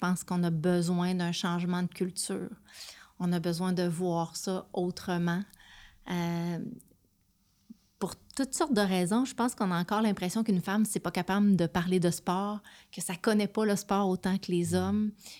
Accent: Saint-Dominique-du-Rosaire, Quebec, Canada; Je suis une fille de Saint-Dominique-du-Rosaire, mmh, t'sais, mon père est bûcheron

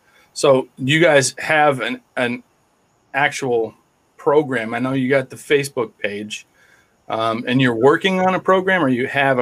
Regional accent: Boston, Massachusetts, United States; I'm actually from the Northeast. I'm from the Boston area.

